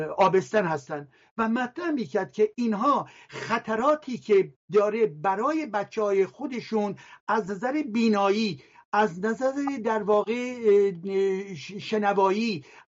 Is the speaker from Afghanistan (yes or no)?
no; Iran; من ایرانی هستم ولی مسلمان نیستم.